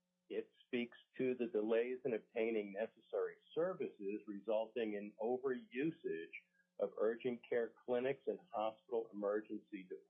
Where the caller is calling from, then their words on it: Anchorage, Alaska, United States; I am calling from Anchorage.